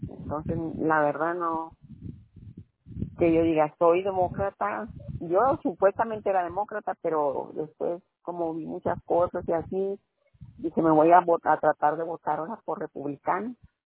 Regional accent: Mexico; born there; Yo nací en México.

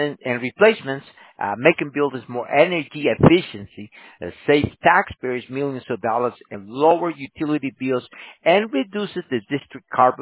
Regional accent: El Salvador; I'm from El Salvador originally.

